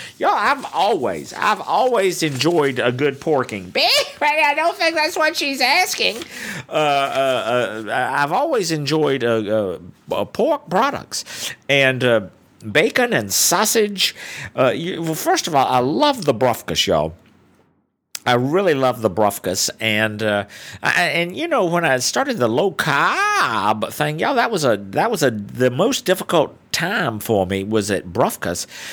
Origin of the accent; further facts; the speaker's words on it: the South, United States; Growing up in the South, you eat a lot of pork products.